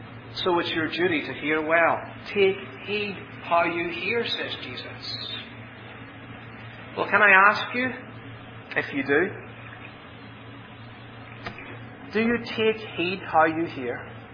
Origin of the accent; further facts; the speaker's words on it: Northern Ireland, United Kingdom; accent: Ulster; Children, are you coming to hear my beautiful Ulster accent?